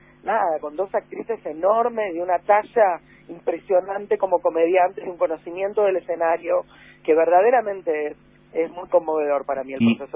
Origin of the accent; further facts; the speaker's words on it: Argentina; como argentinos tenemos que reírnos de nosotros mismos